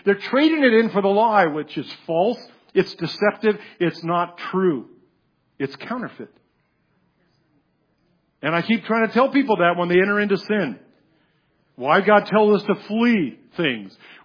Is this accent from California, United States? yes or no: yes; San Francisco, California, United States; now in Dallas, United States; Because we grew up around Haight-Ashbury.